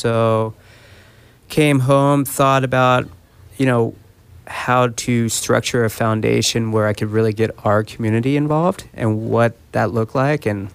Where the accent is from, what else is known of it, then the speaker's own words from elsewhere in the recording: Laguna Beach, California, United States; Well, I was lucky enough to basically be born and raised in Laguna Beach and grew up actually across the street on the beach from the radio station.